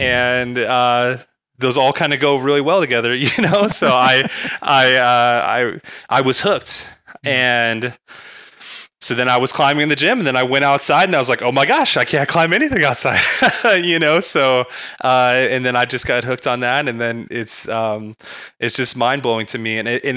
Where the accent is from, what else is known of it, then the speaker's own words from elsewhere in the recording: Arizona, United States; I'm from Arizona.